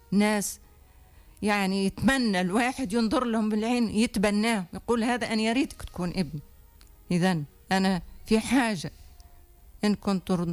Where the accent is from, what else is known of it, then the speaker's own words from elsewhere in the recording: Tunisia; أنا سيدة تونسية،